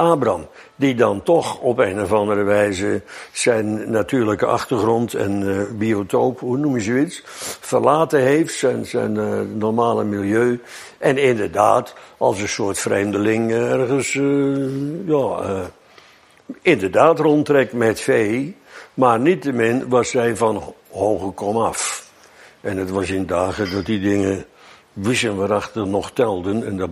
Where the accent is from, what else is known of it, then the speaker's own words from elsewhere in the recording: Netherlands; U weet toch, wij zijn Hollanders.